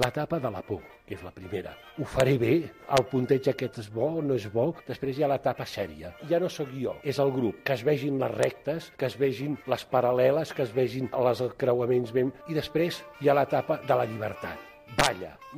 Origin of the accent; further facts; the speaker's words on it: Cabrils, Catalonia, Spain; Mira, al meu poble, Cabrils, hi ha festa major a l'estiu, el 18 d'agost, i de petit jo ja ho recordava una cosa